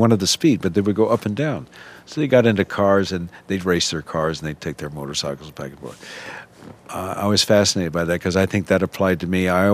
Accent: California, United States; I think growing up in California and being exposed to jazz as young as I was, it had a huge impact

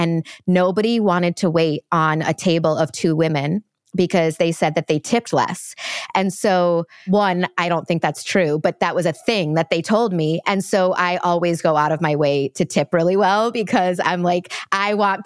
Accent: Midwest, United States; I'm from the Midwest, so I hold doors for everybody.

